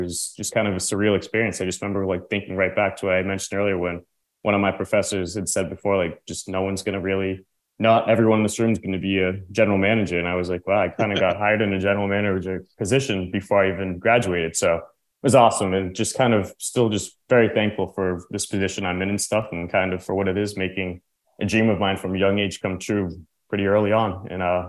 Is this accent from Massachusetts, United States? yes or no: yes; Lowell, Massachusetts, United States; So I grew up in Lowell, Massachusetts. So growing up in Lowell, we had the Lowell Spinners.